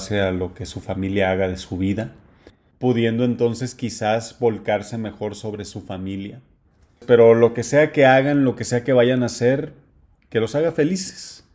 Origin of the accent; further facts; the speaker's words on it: Sinaloa, Mexico; Plebes, ¿no? Término de Sinaloa de donde soy.